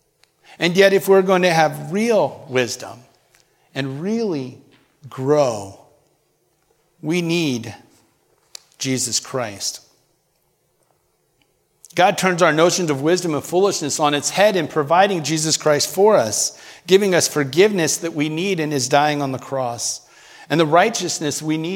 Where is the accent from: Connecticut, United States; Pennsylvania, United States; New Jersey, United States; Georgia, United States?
New Jersey, United States; For example, we're from South Jersey and it's Philadelphia area